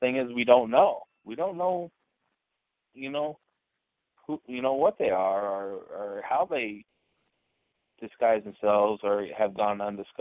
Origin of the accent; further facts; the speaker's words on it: Washington, United States; like I said, growing up in Washington State, the Native American history of it that they've experienced